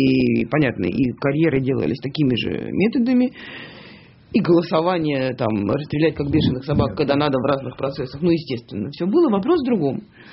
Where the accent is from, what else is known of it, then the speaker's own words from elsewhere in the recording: Saint Petersburg, Russia; Мой родной город, да. Вот. Родилась в Ленинграде.